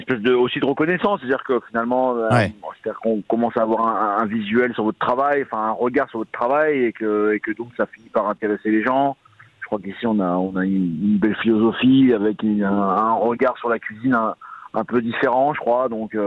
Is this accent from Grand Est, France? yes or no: no; Brittany, France; Enfin, moi, je suis un Breton. Je suis un peu de la campagne quand même.